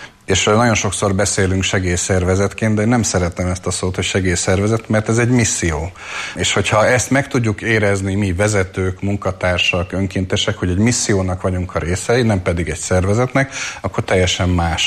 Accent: Eger, Heves, Hungary; mert bár viszonylag korán én Egerbe nőttem föl

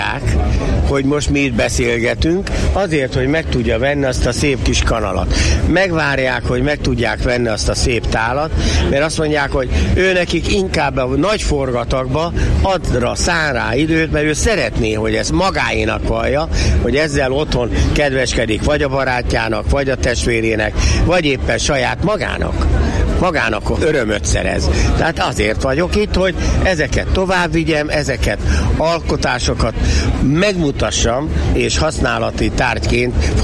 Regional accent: Hungary; így a Felső-Tisza vidékéről származom, és a Felső-Tisza vidéken egy tekenőnek mondják a teknőt

